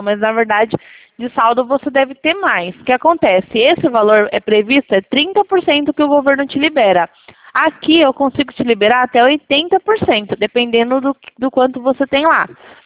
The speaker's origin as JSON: {"language": "Portuguese", "town": "São Carlos", "region": "São Paulo", "country": "Brazil"}